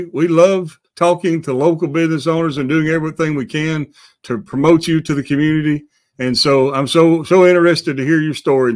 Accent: Alabama, United States; also born or lived in Chicago; I lived in Chicago for 2 years, and the last winter, I'm born and raised in Alabama, right?

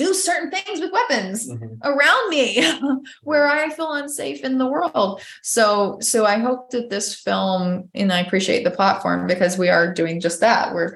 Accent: Georgia, United States; I'm from Georgia. I don't see any problem with being a gun owner.

